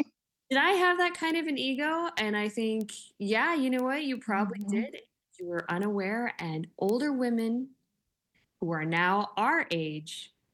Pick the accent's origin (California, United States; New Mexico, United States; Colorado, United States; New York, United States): New Mexico, United States; Albuquerque; also born or lived in Minneapolis; Like, I grew up in Albuquerque. I don't know anyone in Albuquerque. Well, Minneapolis is sort of my community, but I live out here.